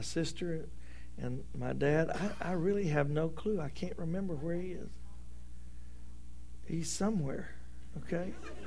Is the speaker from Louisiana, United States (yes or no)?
yes; Louisiana, United States; growing up in Louisiana as a Cajun, you don't go sledding very much